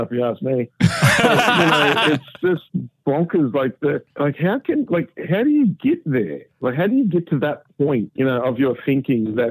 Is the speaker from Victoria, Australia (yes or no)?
yes; Shepparton, Victoria, Australia; I grew up in Punch of Victoria in Shepparton. It's a one nation national stronghold.